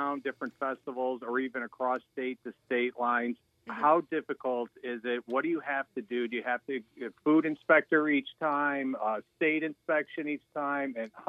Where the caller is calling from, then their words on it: Chesterton, United States; Chesterton.